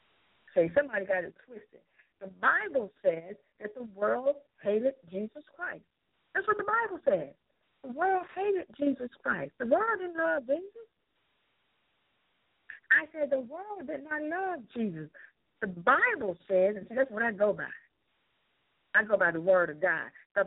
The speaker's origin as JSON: {"language": "English", "region": "the South", "country": "United States", "said": "I'm from the South, so that's how we say it."}